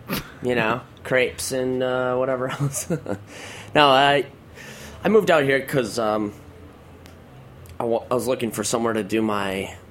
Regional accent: Nogales, Arizona, United States; I am from Nogales, Arizona. Yeah, it's actually on the Mexican border.

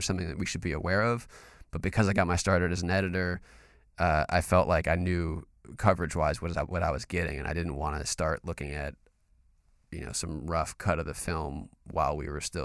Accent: North Carolina, United States; It's not the South. I'm from North Carolina.

